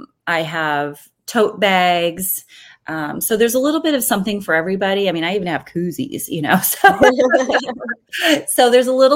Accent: California, United States; Well, we are from California and loved growing up there, had the best time growing up there, and raised our family there.

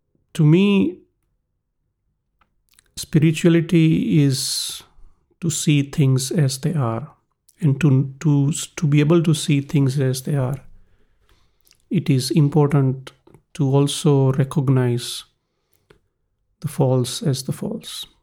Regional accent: Rajkot, Gujarat, India; now in -; I grew up in a joint family of 16 people in India, in my hometown Rajkot, Gujarat.

